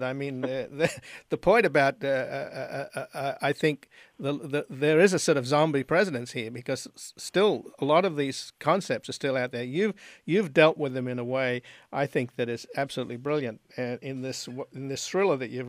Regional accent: Australia; because I come from Australia, they sort of say, oh, yeah, you're descended from convicts

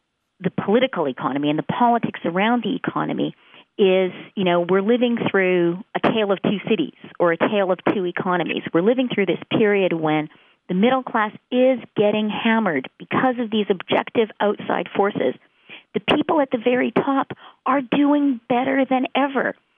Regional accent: Canada; I share a Commonwealth background with you because I'm Canadian

